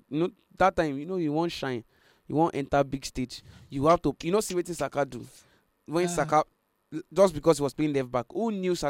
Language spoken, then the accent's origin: English; Nigeria; I'm a Nigerian